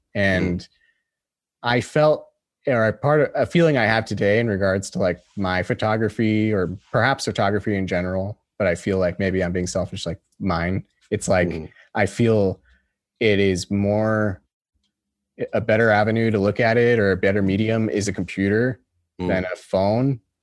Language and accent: English; Glendale, California, United States; I was born in Santa Monica and then I grew up in, most of my childhood was in Glendale, which is just like, you know, 15 minutes from downtown LA.